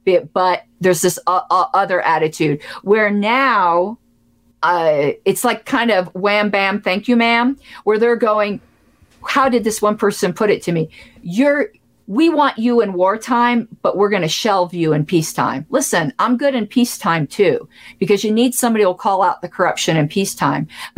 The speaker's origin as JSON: {"language": "English", "region": "Colorado", "country": "United States", "tie": "born or raised there", "said": "if they did that to Oregon, they could do it to Colorado."}